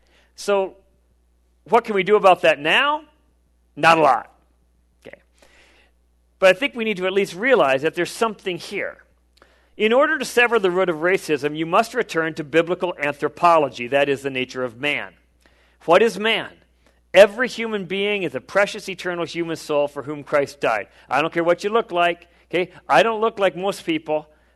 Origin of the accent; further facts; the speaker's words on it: South Dakota, United States; I'm from South Dakota. I think we lead the league. So we had racism in Sioux Falls.